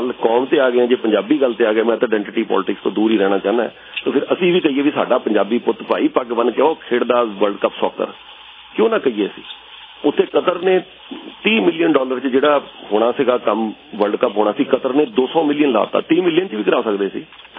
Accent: Punjab, India; ਜਦੋਂ ਅਸੀਂ ਪੰਜਾਬ ਤੋਂ ਬਾਹਰ ਨਿਕਲੇ ਹਾਂ ਚਾਹੇ ਅਸੀਂ ਇੰਜੀਨੀਅਰਿੰਗ ਕਾਲਜ ਪੜ੍ਹੇ ਹਾਂ ਸਾਨੂੰ ਇੱਕ ਸ਼ੌਕ ਵੀ ਸੀਗਾ ਕਿ ਚਾਹੇ ਸਿਕੰਦਰਾਬਾਦ ਕਿਉਂਕਿ ਜਿੱਥੇ ਅਸੀਂ ਪੜ੍ਹੇ ਹਾਂ ਬਿੱਦਰ

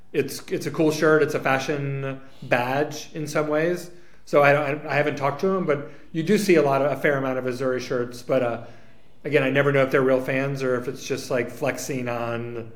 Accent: New York, United States; As a New Yorker, our former striker, I support New York City Football Club

